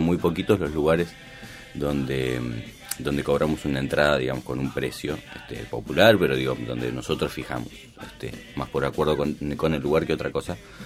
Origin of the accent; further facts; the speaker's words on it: Tapial, Buenos Aires, Argentina; yo soy de Tapial, o sea, no es que estoy en una burbuja